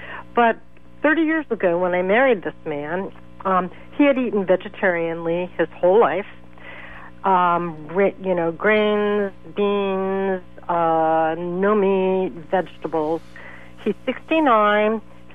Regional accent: United States; I was raised in the United States from a middle-class family.

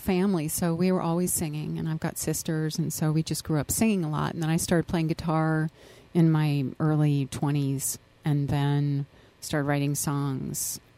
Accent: Midwest, United States; accent: Midwestern; Like my Midwestern slower accent.

